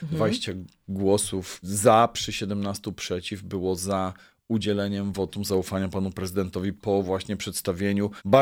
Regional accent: Wrocław, Lower Silesian Voivodeship, Poland; jako wrocławianin, który widzi, jak jego miasto się zmienia

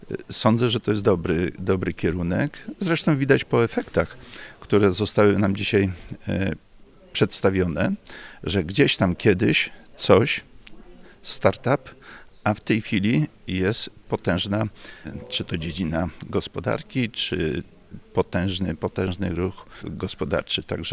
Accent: Lower Silesian Voivodeship, Poland; pochodzę z Kotliny Kłodzkiej, ziemi kłodzkiej

